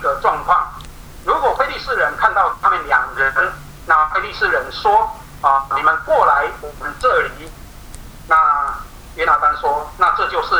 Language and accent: Chinese; Taiwan; 那一公顷也就是我们台湾人所说的啊，约略大概等于一甲地啊